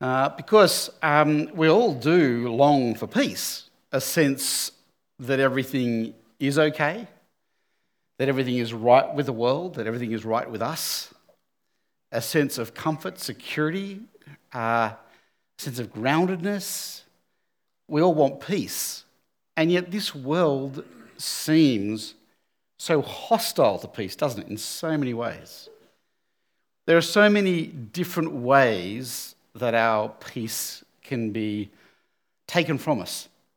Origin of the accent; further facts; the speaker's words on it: Tasmania, Australia; I grew up in Tassie. I was born there and grew up there.